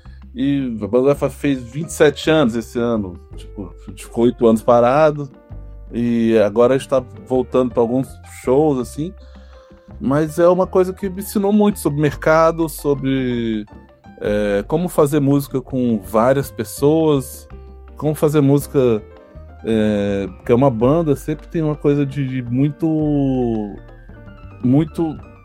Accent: Brasília, Federal District, Brazil; A gente é de Brasília e sempre esteve em Brasília.

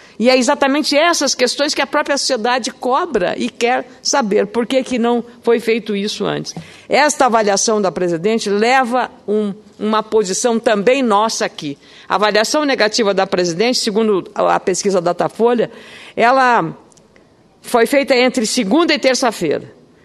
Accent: Rio Grande do Sul, Brazil; Eu sou do Rio Grande do Sul

